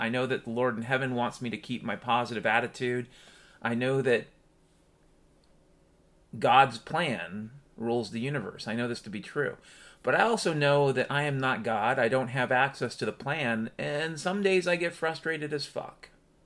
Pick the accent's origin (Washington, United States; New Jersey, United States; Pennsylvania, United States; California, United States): Washington, United States; You know, I grew up in Washington State